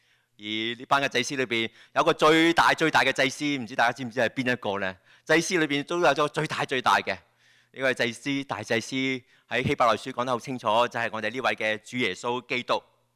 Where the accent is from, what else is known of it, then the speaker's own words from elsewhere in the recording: Hong Kong; 好像特别我们在香港来的，我们长在香港长大的，经过英国统治的